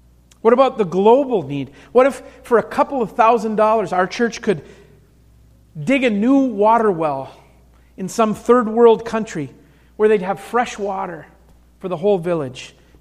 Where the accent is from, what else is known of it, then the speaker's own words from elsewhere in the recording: Minneapolis, Minnesota, United States; now in Montgomery, United States; I came from Minneapolis, where there's very little homelessness visible on the street corners, to Montgomery, where every third street corner has somebody with a cardboard sign.